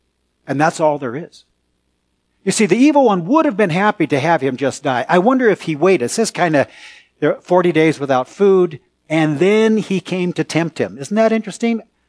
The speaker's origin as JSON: {"language": "English", "town": "San Francisco", "region": "California", "country": "United States", "tie": "born or raised there", "said": "You know, I grew up in San Francisco."}